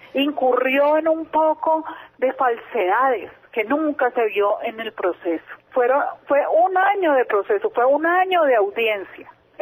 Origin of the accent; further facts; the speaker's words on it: Arauca, Colombia; born there; Yo soy una mujer que nací en Arauca, Arauca.